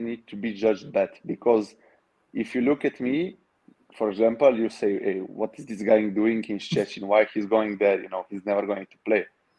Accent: Bulgaria; because I came from Bulgaria.

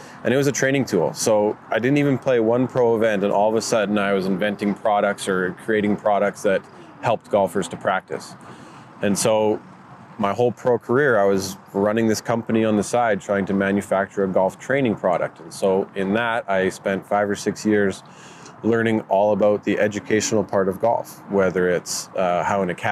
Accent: Alberta, Canada; Growing up in Alberta, we had such a strong province.

